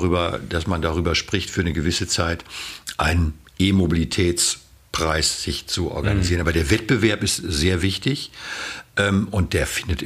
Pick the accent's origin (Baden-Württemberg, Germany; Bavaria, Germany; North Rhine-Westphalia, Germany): North Rhine-Westphalia, Germany; ich komme ja aus dem Kreis Coesfeld